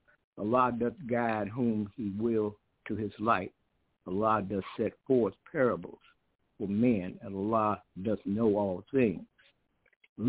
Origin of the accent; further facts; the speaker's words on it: Chicago, Illinois, United States; born there; Yeah, I was born in Chicago myself, but I'm one generation from it. I claim Mobile.